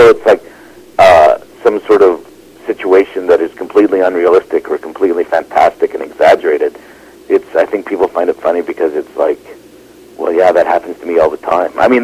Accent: Wingham, Ontario, Canada; growing up in Wingham. And I got to tell you, she was hated.

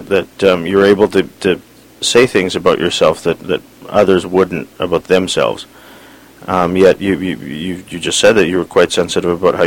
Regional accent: Vancouver, British Columbia, Canada; I live in Vancouver. I grew up in Vancouver, born here.

